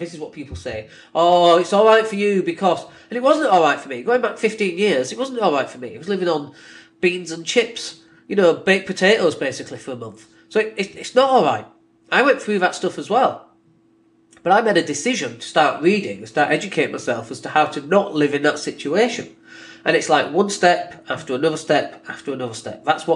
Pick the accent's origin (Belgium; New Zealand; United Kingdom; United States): United Kingdom; Leeds, Yorkshire and the Humber; anything to do with Leeds, effectively, which is my hometown.